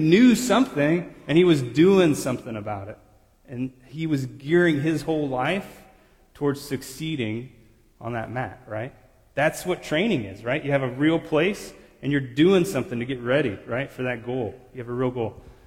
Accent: Blue Springs, Missouri, United States; I grew up in Blue Springs. I always felt like a poor kid in Blue Springs, right?

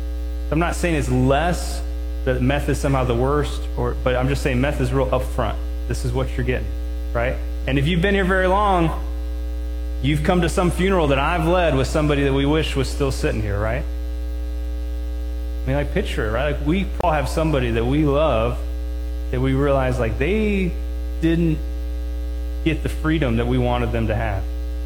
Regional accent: Midwest, United States; I think growing up in the Midwest, I think people get this general idea that, like, Jesus is always there.

